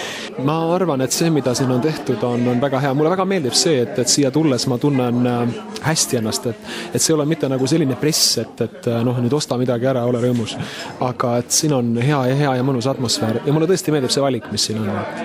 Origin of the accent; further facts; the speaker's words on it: Tartu, Tartu County, Estonia; ma olen ise Tartust ise kristlane